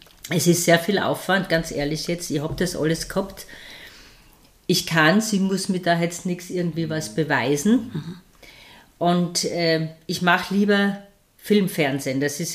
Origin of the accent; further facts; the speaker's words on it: Styria, Austria; accent: Styrian; Weil da habe ich mir leichter getan, als dann in meinem Dialekt. Weil dann bin ich manchmal auch wieder zu viel reingefallen, gell? In dem Steirischen.